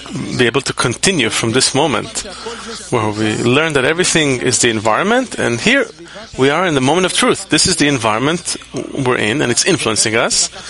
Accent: Karmiel, Northern District, Israel; I'm from Carmiel. How could I get to know her if I'm from Carmiel?

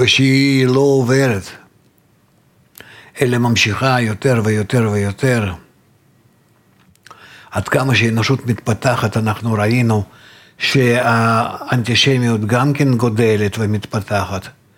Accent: Russia; now in Israel; אתה מתימן, אני מרוסיה, מצרפת, מאירופה

